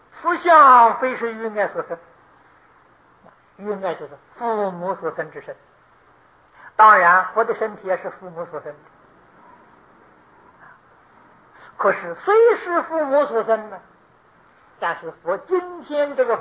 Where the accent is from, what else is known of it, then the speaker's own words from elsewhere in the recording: China; 我们是现代人，又不是古人，我是中国人，又不是印度人